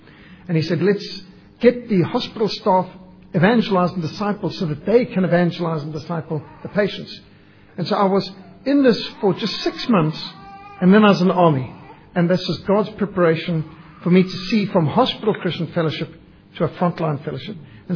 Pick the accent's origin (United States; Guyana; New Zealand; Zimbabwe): Zimbabwe; not even a mile from where I was born, actually, is where I live now. But I was raised in Rhodesia, and my family were not believers. We were in a secular family.